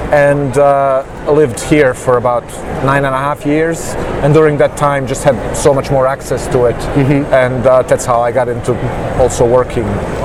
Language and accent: English; Bosnia & Herzegovina; English is a second language; now in United States; I'm from Bosnia originally